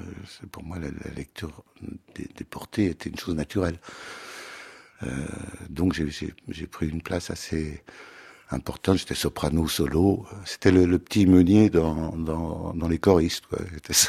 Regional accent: Paris, Île-de-France, France; Non, je suis né à Paris et j'y suis resté jusqu'à 12 ans.

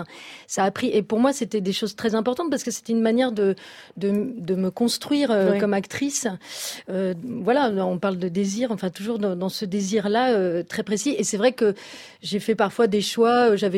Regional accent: Centre-Val de Loire, France; je viens à côté d'Orléans

